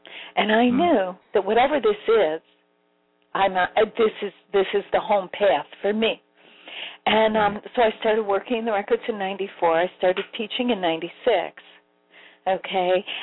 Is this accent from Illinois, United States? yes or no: yes; Chicago, Illinois, United States; I mean, I was raised in Chicago, actually.